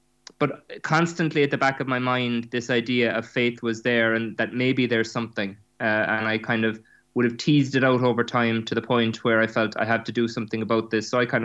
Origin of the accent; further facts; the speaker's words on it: Cork, Munster, Ireland; now in Dublin, Ireland; Originally, I'm from Cork, and I guess I would have grown up in what would have been a fairly traditional Irish family.